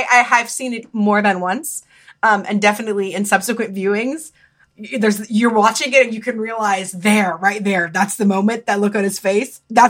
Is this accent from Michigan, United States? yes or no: no; Ohio, United States; There was an up-and-coming neighborhood in my hometown, the Short North.